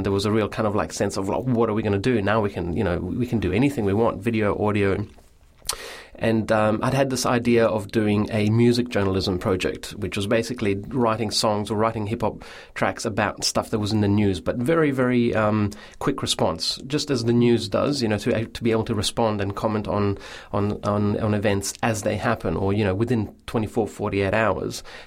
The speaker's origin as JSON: {"language": "English", "country": "Italy", "moved": "yes", "lives_now": "Melbourne, Australia", "said": "Both of us come from Europe, like I come from Italy and he comes from the UK, and we both ended up in Melbourne, fell in love with the city"}